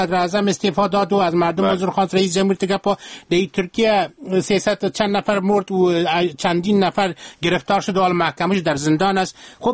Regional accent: Afghanistan; ما از افغانستان هستیم،

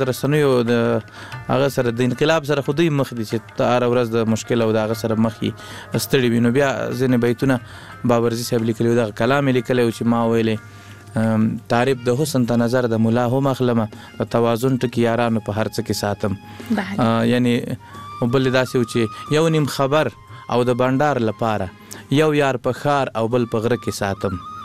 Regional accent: Laghman, Afghanistan; also born or lived in Kunduz; زمونږ اصلا د لغمان ولایت یو بیاتلی کندوز ته د ناقلونو په دوره کې

